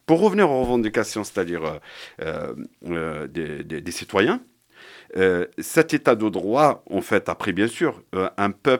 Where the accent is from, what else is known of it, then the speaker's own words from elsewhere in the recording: Kabylie, Algeria; moi, je suis né en Algérie, j'ai fait mes études en Kabylie